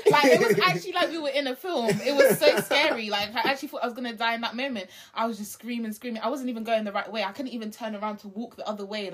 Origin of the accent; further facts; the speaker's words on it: London, United Kingdom; We're from East London, babe.